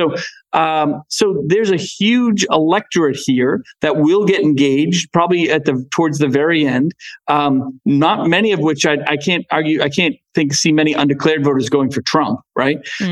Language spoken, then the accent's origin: English; New England, United States; I'm from New England, you know